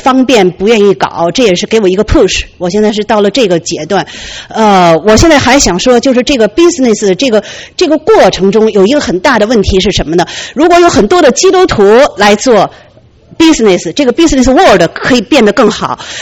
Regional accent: China; moved away as an adult; now in United States; 我来自中国，我还热爱我的神州大地，我还要说美国，我现在是等待宣誓。

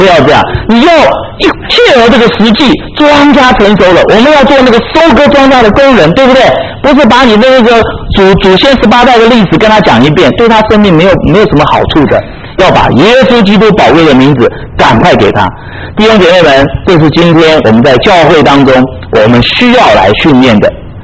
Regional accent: United States; 回去告诉你母亲，我是美国来的牧师就对了啊

